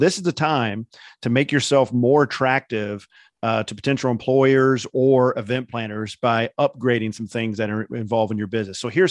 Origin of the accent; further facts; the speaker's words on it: Indiana, United States; But the ones in Indianapolis, I can say that because I'm from Indiana